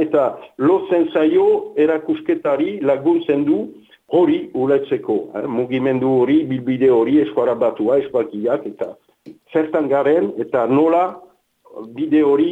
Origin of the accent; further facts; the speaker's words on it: Nouvelle-Aquitaine, France; accent: Souletin; Iparaldeko euskara batu bat, nerea, orduan entzuten da, biztanda, badudala zubereraren azentua edo olakorik